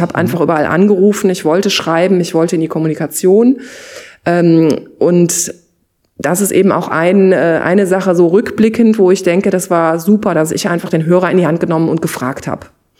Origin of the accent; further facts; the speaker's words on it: Germany; Aber ich bin eben Deutsche, ich bin Europäerin